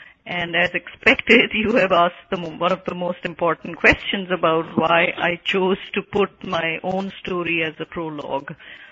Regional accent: Pakistan; moved away as an adult; now in United States; I came to this country from Pakistan in 1977, freshly graduated from medical school

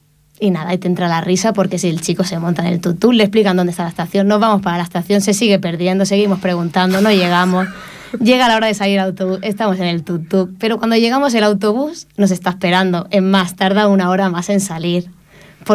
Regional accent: Ripollet, Catalonia, Spain; de Ripollet, que estoy aquí en la India viviendo cosas

